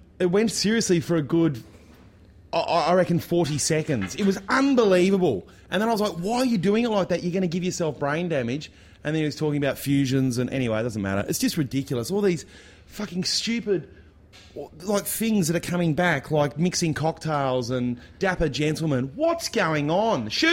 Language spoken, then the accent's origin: English; Australia; When I rock up at a gig and I'm Australian, it's just like, all right, you're just another...